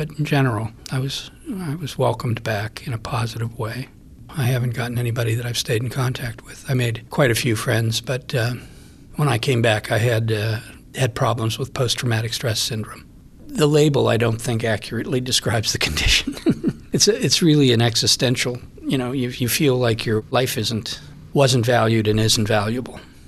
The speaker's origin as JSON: {"language": "English", "town": "Natrona Heights", "region": "Pennsylvania", "country": "United States", "tie": "born there", "lives_now": "Pittsburgh, United States", "said": "live in Squirrel Hill at the moment, but I was born in Natrona Heights, which is up the Allegheny River, about 25 miles."}